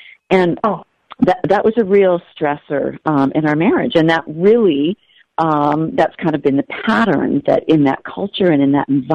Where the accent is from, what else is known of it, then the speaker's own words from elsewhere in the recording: New Hampshire, United States; I grew up in New Hampshire, and I went to college in Ohio, and I met this wild and crazy Alaskan fisherman there in college.